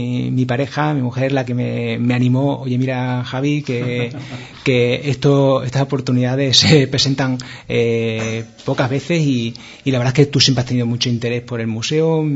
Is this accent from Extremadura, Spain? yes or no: yes; Guareña, Extremadura, Spain; also born or lived in Badajoz / Mérida; a mí cuando me preguntan de dónde eres, yo siempre voy a decir Guareña, independientemente de que haya vivido o viva en Badajoz, viva en Mérida o haya vivido en otras zonas de Extremadura.